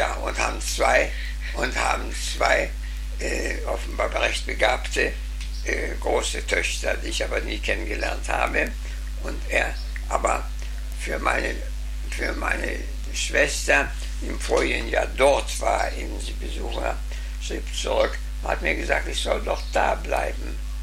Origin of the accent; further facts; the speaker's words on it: Guttenberg, Bavaria, Germany; zum Beispiel in meinem Heimatort Guttenberg von 3000 Einwohnern war nur ein einziger Arzt viele Jahre